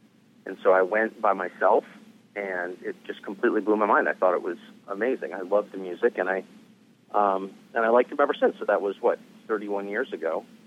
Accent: California, United States; Well, I grew up in California, and … are from California, and I'm 46 now

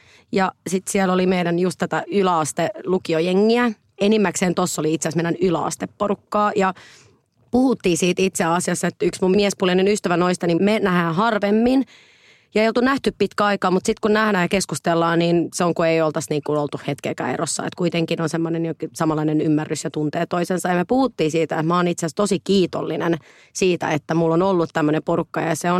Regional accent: Helsinki, Uusimaa, Finland; Niin, mutta mä oon Helsingistä

